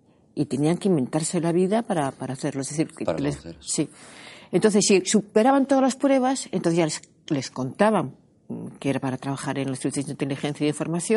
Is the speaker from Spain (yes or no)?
yes; Galicia, Spain; Somos gallegos, flipante, y sabemos utilizar muy bien ese tipo de historias.